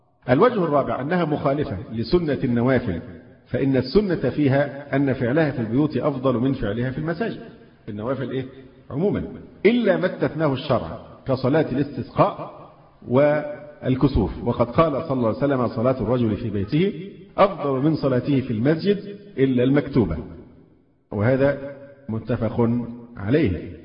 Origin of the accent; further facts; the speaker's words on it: Egypt; فرضو مفروض أن احنا مصريين ومعرفين لقبه